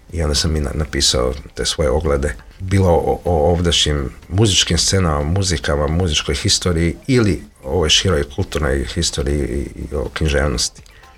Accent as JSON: {"language": "Croatian", "town": "Zagreb", "region": "Zagreb County", "country": "Croatia", "tie": "born or raised there", "moved": "yes", "said": "mom rodnom gradu, Zagrebu."}